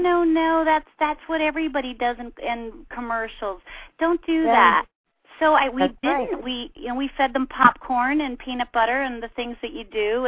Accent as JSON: {"language": "English", "region": "South Carolina", "country": "United States", "tie": "born or raised there", "said": "I went back home to my home state, which I have to clarify is South Carolina, by the way. I was officially born in North Carolina."}